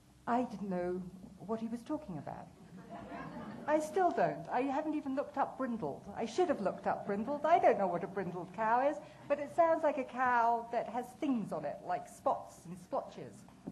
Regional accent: England, United Kingdom; So as you may have gathered, I grew up in England.

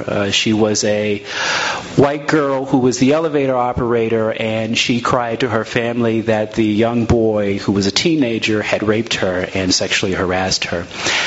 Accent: Oklahoma City, Oklahoma, United States; born there; I was born in Oklahoma City.

